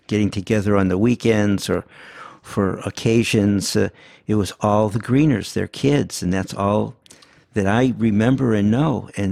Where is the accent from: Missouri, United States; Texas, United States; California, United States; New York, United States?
Missouri, United States; St. Louis; We were definitely growing up in St. Louis, but it wasn't Ozzie and Harriet.